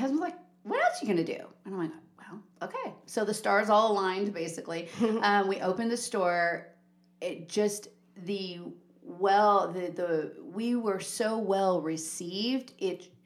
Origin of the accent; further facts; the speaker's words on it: California, United States; And I'm from California. So obviously I grew up around it.